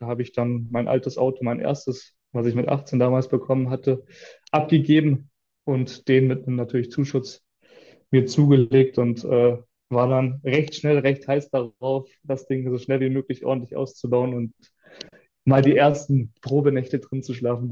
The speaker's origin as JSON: {"language": "German", "town": "Uhldingen", "region": "Baden-Württemberg", "country": "Germany"}